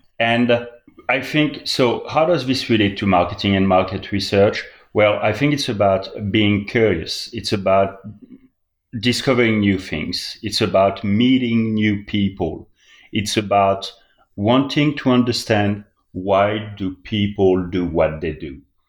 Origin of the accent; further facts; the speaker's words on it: France; English is a second language; now in United States; I grew up in France. I did not grow up in the United States.